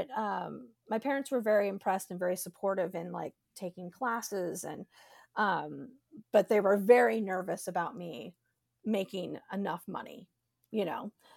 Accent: San Diego, California, United States; I'm from California originally, although prior to the age of 8, I traveled around all over the place because my father was in the military, mm-hmm. but we settled in California when I was 8.

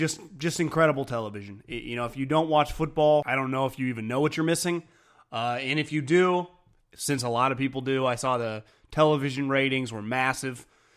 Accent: California, United States; And I grew up in Northern California.

